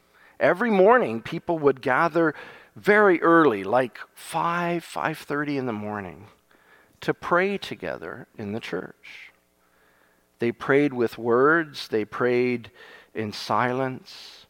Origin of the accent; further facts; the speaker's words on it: Japan; moved away; the greatest example of what I was given by my time of growing up in Japan